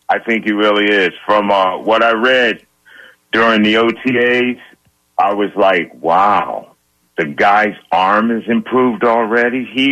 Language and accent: English; Philadelphia, Pennsylvania, United States; And growing up in North Philly, people found it strange that hockey was my favorite sport.